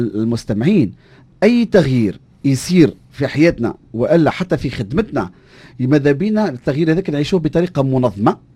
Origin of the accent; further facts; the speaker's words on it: Tunisia; انا كبرت في تونس